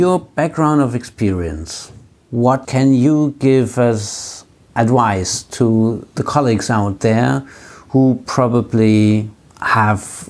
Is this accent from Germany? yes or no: yes; Cologne, North Rhine-Westphalia, Germany; I'm a hypnotist from Cologne in Germany.